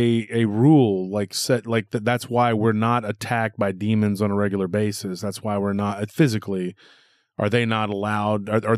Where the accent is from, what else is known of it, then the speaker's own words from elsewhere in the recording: Texas, United States; It's right outside of my hometown in that area in between there and Taylor.